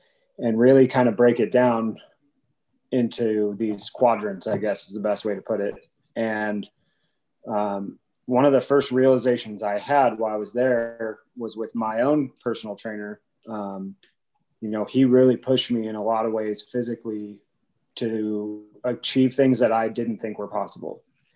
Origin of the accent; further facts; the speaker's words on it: Bend, Oregon, United States; I grew up in the Northwest. I've lived in Bend, so pretty much Central Oregon, almost my whole life.